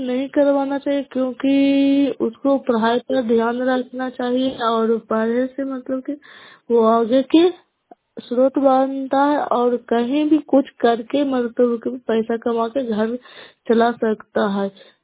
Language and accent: Hindi; Kala, Bihar, India; Nalanda नगरोसा block कला पंचायत की निवासी हूँ।